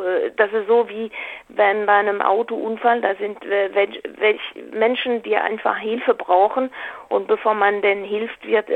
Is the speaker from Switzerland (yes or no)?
no; France; German is a second language; also selber bin Französin. Ich habe die 68er in Frankreich erlebt.